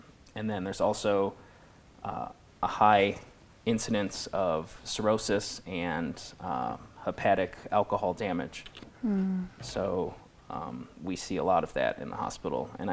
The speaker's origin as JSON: {"language": "English", "town": "Chicago", "region": "Illinois", "country": "United States", "lives_now": "Mongolia", "said": "I am from Chicago in the United States. I've been in Mongolia for almost 2 years."}